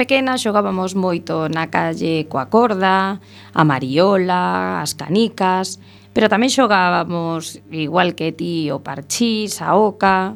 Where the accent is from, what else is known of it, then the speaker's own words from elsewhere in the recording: Cee, Galicia, Spain; Son de C.